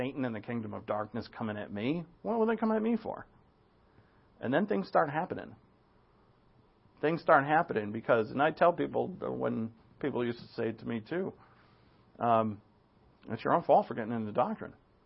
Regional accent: Providence, Rhode Island, United States; Before, I grew up in Blessed Sacrament Catholic Church on Academy Avenue in Providence, Rhode Island.

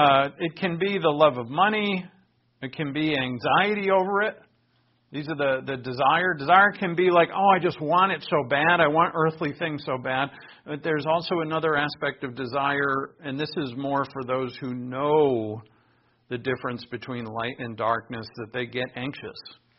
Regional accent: Northeast, United States; Where I grew up in the Northeast, that's where the Puritans landed.

